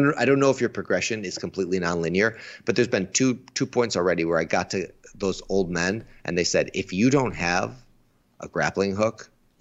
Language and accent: English; Chicago, Illinois, United States; And it takes place in Chicago, my hometown. So it's kind of fun to see these big monsters destroying my city.